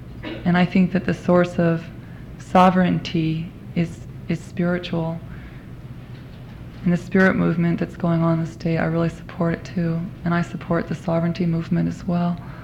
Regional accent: Fairbanks, Alaska, United States; I was born in Fairbanks. I'm not a native stockholder, but I've lived in Alaska all my life

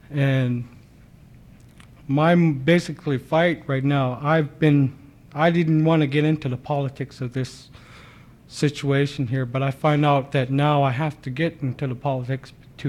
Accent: Port Graham, Alaska, United States; I'm from Port Graham.

